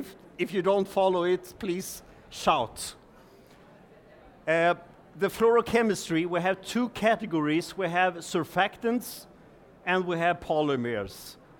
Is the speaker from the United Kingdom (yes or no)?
no; Sweden; English is a second language; I'm actually coming from Sweden, and I'll try to, I cannot speak German